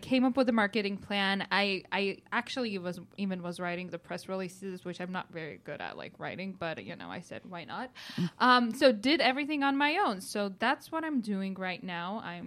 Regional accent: Georgia; from Georgia, living in Georgia, why don't you buy our service?

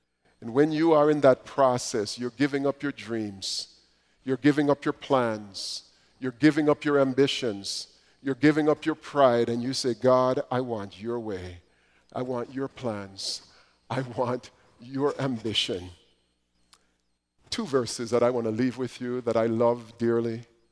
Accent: Jamaica; Growing up in Jamaica as a young Christian, I learned a song that went something like this.

